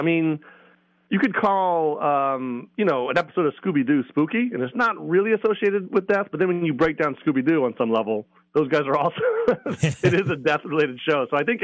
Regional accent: Maryland, United States; moved away; also born or lived in Virginia; So I moved to New England about 10, 11, 12 years ago from my home state. From Virginia, but I'm from Maryland. So I was from the Mid-Atlantic.

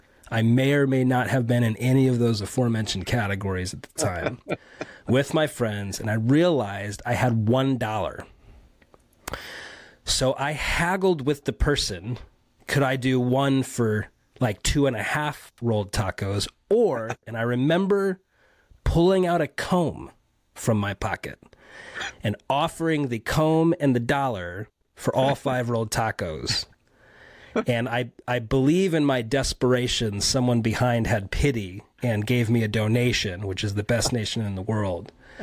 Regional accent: Phoenix, Arizona, United States; But growing up in Phoenix, so this is like high school years of the mid to late 90s

